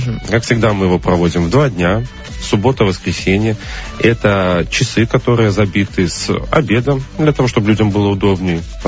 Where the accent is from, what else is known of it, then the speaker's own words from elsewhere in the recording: Gomel, Gomel Region, Belarus; Да, это очень хорошо, что наш первый опыт был именно в родном городе.